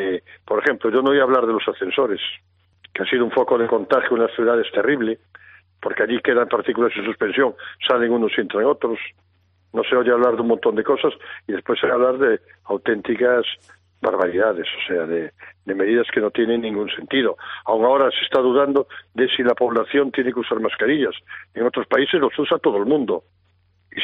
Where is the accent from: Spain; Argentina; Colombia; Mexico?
Spain; Como español me siento avergonzado